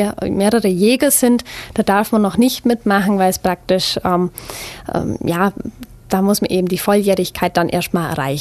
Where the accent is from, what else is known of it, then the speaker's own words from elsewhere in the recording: Tannhausen, Germany; also ich komme aus Tannhausen, bin 25 Jahre alt